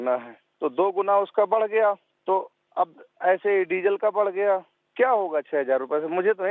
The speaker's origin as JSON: {"language": "Hindi", "town": "Gugaura", "region": "Uttar Pradesh", "country": "India", "said": "मैं महोबा जिले के गुगौरा गांव का रहने वाला हूं। मैं स्वयं एक किसान हूं"}